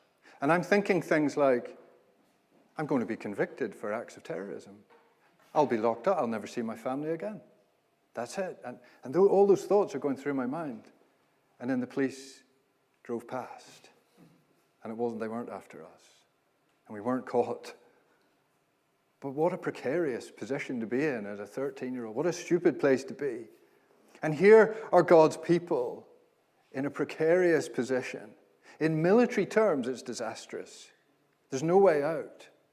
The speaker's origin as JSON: {"language": "English", "town": "Belfast", "region": "Northern Ireland", "country": "United Kingdom", "tie": "born or raised there", "said": "I was 13 years old. I grew up in Belfast, Northern Ireland."}